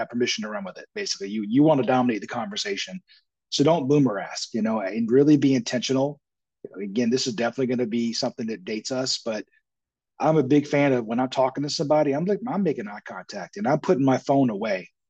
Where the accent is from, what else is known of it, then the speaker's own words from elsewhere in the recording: the South, United States; at least where I grew up in the South.